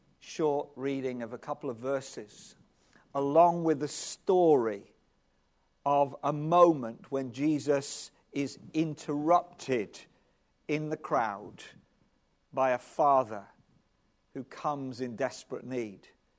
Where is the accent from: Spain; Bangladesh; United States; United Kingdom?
United Kingdom; England; now in Wales, United Kingdom; But living in Wales and being an Englishman, a missionary in Wales, though my mom was from there